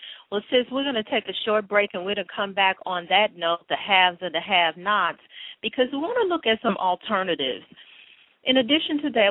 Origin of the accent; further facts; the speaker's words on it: Chicago, Illinois, United States; let's just take Chicago, which is my hometown, just take Chicago itself, where there is, what, about 6 million people in the Chicago area.